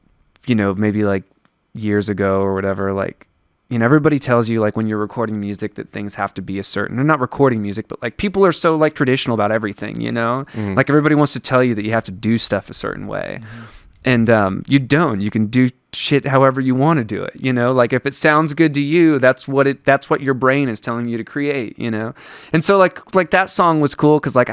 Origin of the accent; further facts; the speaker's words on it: Pocatello, Idaho, United States; And then I asked my friend … who I grew up with in Pocatello, who now lives in Portland, Oregon